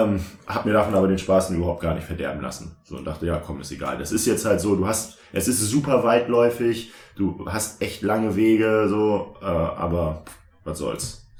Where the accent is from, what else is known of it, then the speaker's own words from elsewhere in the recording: Mendig, Rhineland-Palatinate, Germany; Also wir sind aus Mendig, 2 Jahre vorher sind wir zurückgefahren nachts